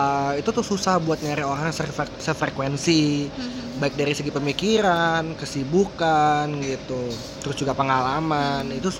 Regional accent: Indonesia; Nah, startup ini cuman gua loh orang Indonesianya gitu.

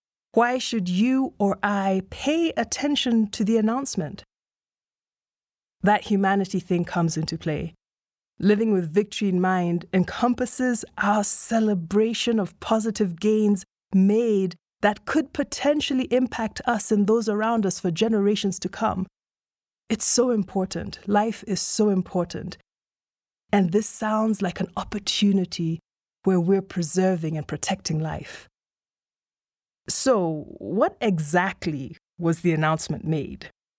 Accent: Nairobi, Kenya; See, I grew up in Kenya, one of the countries where this vaccine program is currently in effect. Though Nairobi, the city I grew up

